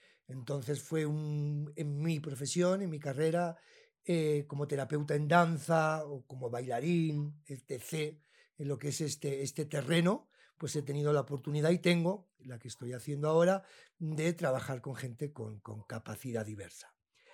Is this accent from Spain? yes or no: yes; Madrid, Community of Madrid, Spain; now in Bogotá, Colombia; soy español, soy de Madrid, llevo un año y medio en Bogotá.